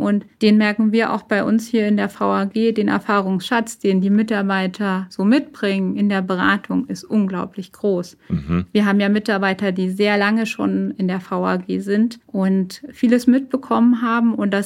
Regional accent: Berlin, Germany; Ich komme ursprünglich aus Berlin.

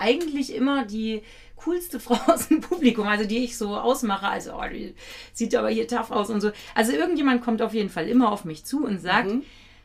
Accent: Kiel, Schleswig-Holstein, Germany; born there; Ich bin ja in Kiel geboren.

